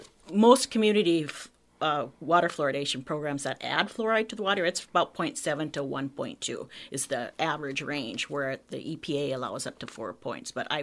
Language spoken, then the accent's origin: English; North Dakota, United States; moved away as an adult; now in Petersburg, United States; I came from North Dakota, where fluoride occurs naturally in the water in the community that I grew up in. It was about one part per million. I lived in Western North Dakota prior to moving to Petersburg